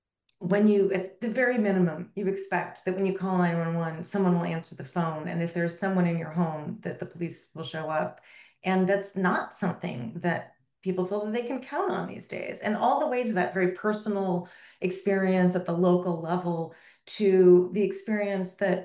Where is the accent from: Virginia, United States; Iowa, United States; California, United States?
California, United States; Oakland; I had an experience in my hometown in Oakland, California, where I had a home invasion